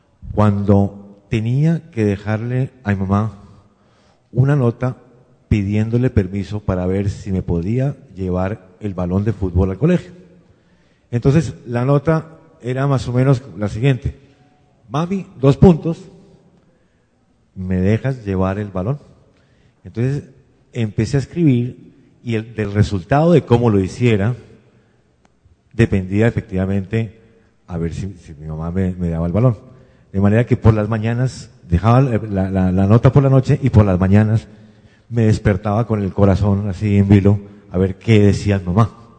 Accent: Bogotá, Colombia; also born or lived in Cúcuta; Nací en Cúcuta, pero algo así como al año nos fuimos a Bogotá.

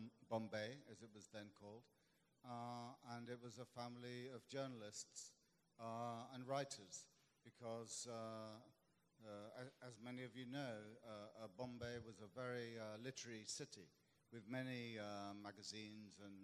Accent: London, United Kingdom; born there; I was born in Great Britain, in London, but my father was an immigrant. He came from India, and he married my mother, a white English woman, at the beginning of the 1950s.

